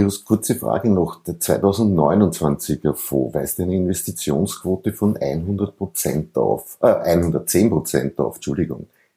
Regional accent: Austria; für mich als Österreicher

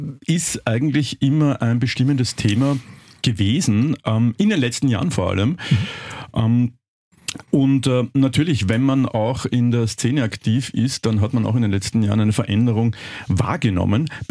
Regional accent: Vienna, Austria; Naja, ich komme aus Wien, du nicht.

